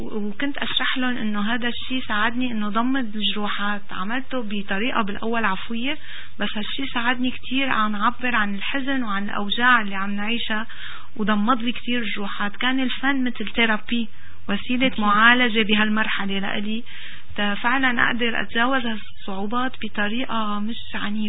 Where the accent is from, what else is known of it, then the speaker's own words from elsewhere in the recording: Syria; moved away as an adult; أنه أنا من سوريا جاية، وأنه نتيجة هالحرب تركت بلدي.